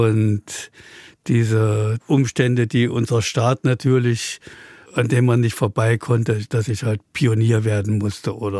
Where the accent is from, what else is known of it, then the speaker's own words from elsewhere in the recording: Erfurt, Thuringia, Germany; Na, ich bin mitten in Erfurt aufgewachsen. Und Erfurt ist so eine Stadt, die ist nicht so richtig groß, aber sie ist auch nicht klein.